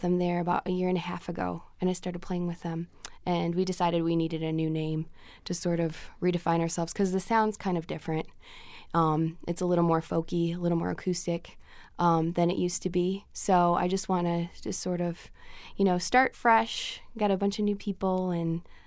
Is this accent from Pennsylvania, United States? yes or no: no; Menomonee Falls, Wisconsin, United States; moved away as an adult; also born or lived in Chicago; No, I grew up in Wisconsin. I grew up outside of Milwaukee in a town called Menominee Falls and went to University of Milwaukee, UWM, and then moved to Chicago about 7 years ago.